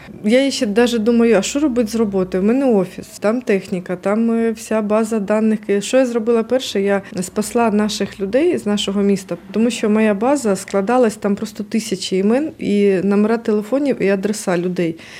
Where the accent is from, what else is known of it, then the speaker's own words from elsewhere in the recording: Kakhovka, Kherson Oblast, Ukraine; moved away; Тобто ми з Каховки по селах, через ці блокпости ми виїхали на Миколаїв.